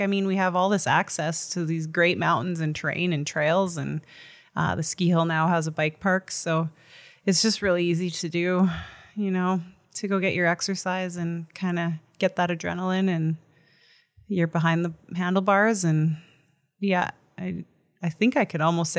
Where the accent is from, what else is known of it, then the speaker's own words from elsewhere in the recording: Alberta, Canada; now in Revelstoke, Canada; No, I'm not. I'm born and raised in Alberta, so it's the next province over. I left Alberta and came to BC in 2000 and I'd say six